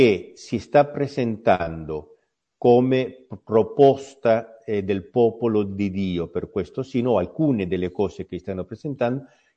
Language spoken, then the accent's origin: Italian; Peru; moved away as an adult; ho dovuto uscire dal mio paese, il Perù, in esilio per causa della persecuzione comunista